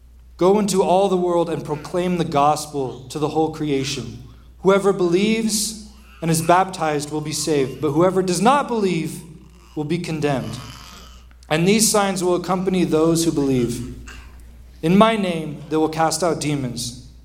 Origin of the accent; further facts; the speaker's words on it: Oregon, United States; also born or lived in California; I grew up in Oregon. I only went to California for college and worked there for a little bit. Then I moved here in 2019, okay? So I'm not from California.